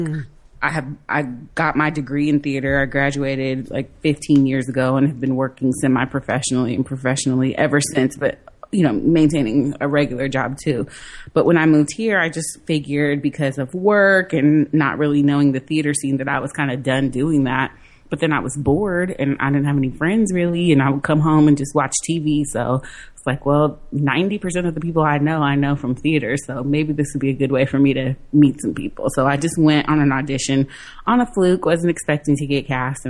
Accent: California, United States; I love California. I'm from the Bay Area. I'm from all over the Bay Area. I was born on the peninsula

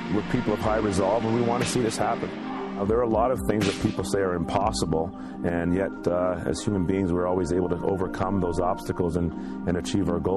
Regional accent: Canada; also born or lived in Jamaica; I was born in Jamaica, moved to Canada when I was about 2.5 years old.

